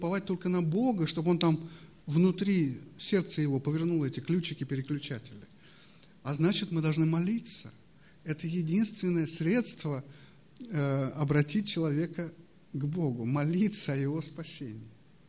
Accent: Moscow, Russia; Я вот тоже еврей, тоже верю в Иисуса Христа, но живу в Москве. Вот Илья тоже, Катюша, но мы москвичи.

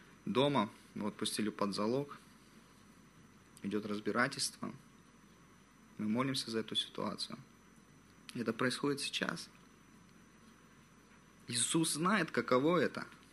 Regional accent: Krasnodar, Krasnodar Krai, Russia; хотя я родился, вырос, учился в Краснодаре

